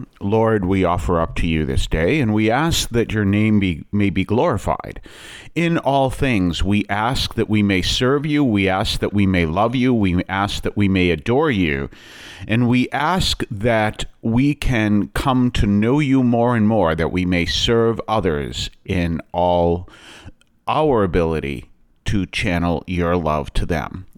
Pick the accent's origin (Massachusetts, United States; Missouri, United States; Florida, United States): Massachusetts, United States; Boston; because I was born and brought up in Boston.